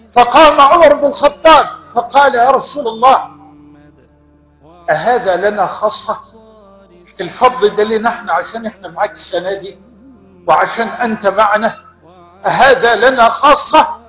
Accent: Egypt; ولا تنسوا بلدنا مصر اليوم من الدعاء

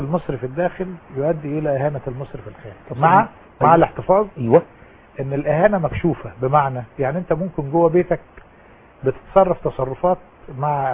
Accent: Egypt; احنا مصريين

